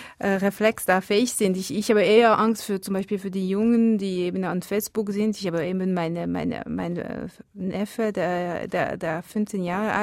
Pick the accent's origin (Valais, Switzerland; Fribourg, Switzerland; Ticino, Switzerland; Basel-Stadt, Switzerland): Valais, Switzerland; da spreche ich auch als Walliserin. Also ich liebe meinen Kanton